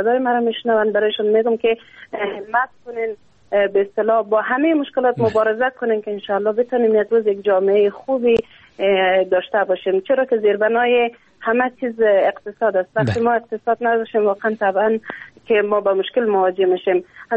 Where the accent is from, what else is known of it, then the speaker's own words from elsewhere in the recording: Afghanistan; من واقعا افتخار دارم که من افغان هستم